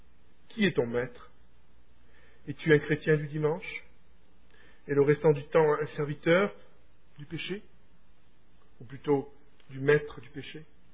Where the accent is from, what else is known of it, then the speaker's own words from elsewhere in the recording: Provence-Alpes-Côte d'Azur, France; moved away as an adult; il y a 4 ans et demi, j'ai quitté ma terre natale, ma Provence natale, un coin qui est béni par les dieux. Ma maison, au bord de la mer, de la Méditerranée